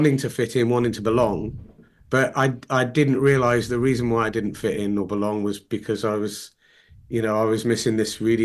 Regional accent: Plymouth, South West England, United Kingdom; I grew up in Plymouth where it just was not cool to do anything to do with the arts.

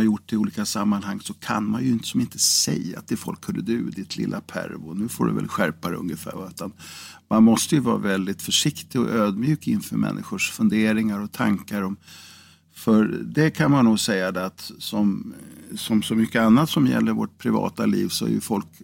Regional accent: Karlskoga, Örebro County, Sweden; born there; Ja, i Karlskoga, eller Degerfors var ju min födelseort. Men själva lasarettet i Karlskoga, där var det där som jag klämdes ut. Men det är Örebro län, så det var inte alldeles galet.

